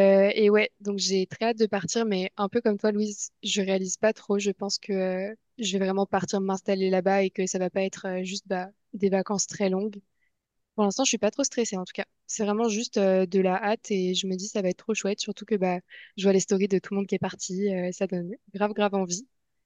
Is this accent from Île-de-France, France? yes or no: yes; Paris, Île-de-France, France; je suis parisienne pour dire au revoir à mes endroits préférés de Paris